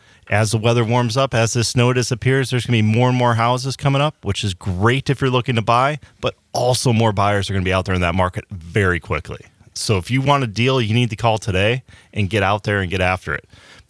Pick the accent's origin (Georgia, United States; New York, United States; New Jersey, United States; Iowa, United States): Iowa, United States; moved away as an adult; I grew up in Northeast Iowa. In my 20s, I got bored, got in my car, drove to L.A.